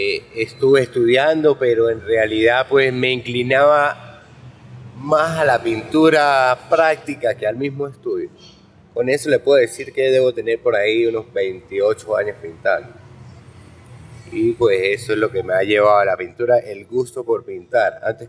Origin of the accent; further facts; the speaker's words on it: Mérida, Venezuela; moved away as an adult; now in Colombia; soy de la ciudad de Mérida, venezolano, ahorita estabilizado, voy para 5 años acá en la Comuna 4, en este lugar donde estoy pintando.